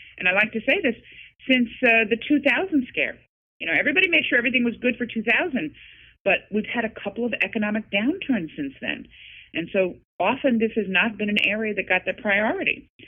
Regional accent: New York, United States; and as a New Yorker, I really resonated with it

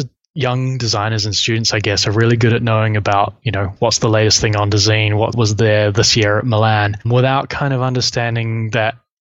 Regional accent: New Zealand; now in London, United Kingdom; I'm an industrial designer. I'm originally from New Zealand, but I'm now based in London.

